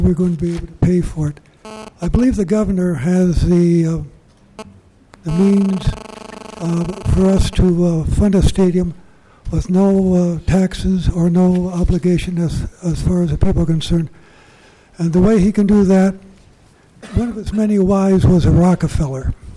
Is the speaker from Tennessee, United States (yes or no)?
no; Minneapolis, Minnesota, United States; I'm from Minneapolis.